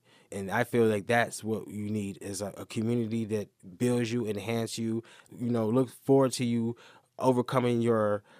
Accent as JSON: {"language": "English", "region": "Alabama", "country": "United States", "tie": "born or raised there", "also_born_or_lived": "Michigan", "said": "Well, I grew up in Alabama and also in Michigan."}